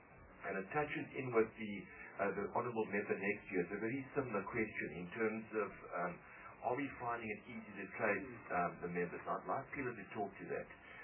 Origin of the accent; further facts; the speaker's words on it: Tronyana, Eastern Cape, South Africa; born there; I was born in Tronyana in the Transkei, and my mother was born in Tumakala in the Suska. So I'm like standing between the two.